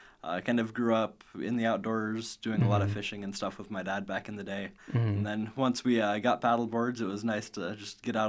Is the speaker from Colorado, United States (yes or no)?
no; Rockwell City, Iowa, United States; I know I'm originally from a little town in Iowa.